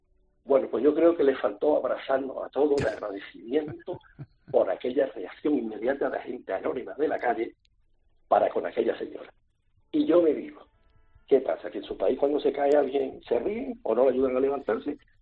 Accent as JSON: {"language": "Spanish", "town": "Málaga", "region": "Andalusia", "country": "Spain", "said": "para que vieran cómo somos los malagueños"}